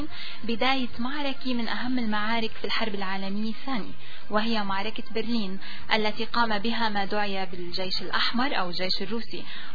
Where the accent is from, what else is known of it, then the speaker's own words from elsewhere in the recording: Syria; رح هذا مع تاريخ ما بينسى، خاصة بالنسبة لنا كسوريين.